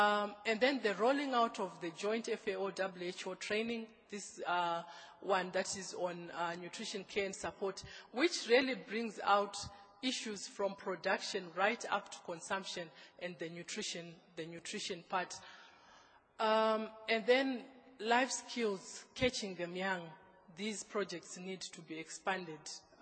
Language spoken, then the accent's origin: English; Zimbabwe; It's unfortunate I come from Zimbabwe